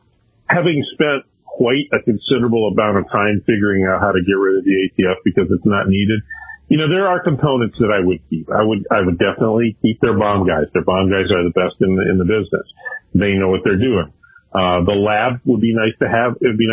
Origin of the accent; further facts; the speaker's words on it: Minnesota, United States; my home state of Minnesota